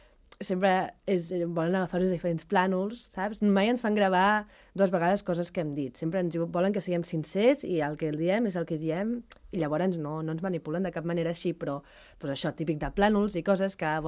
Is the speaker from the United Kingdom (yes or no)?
yes; England, United Kingdom; sóc anglesa.